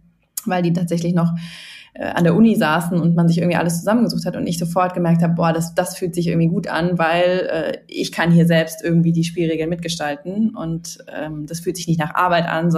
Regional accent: Hesse, Germany; now in Munich, Germany; ich komme eigentlich aus dem Rhein-Main-Gebiet und bin dann für eine andere Gründungsidee nach München gekommen vor 5,5 Jahren

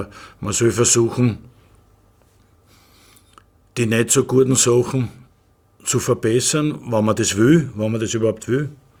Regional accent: Vienna, Austria; born there; Außerdem bin ich ein geborener Wiener

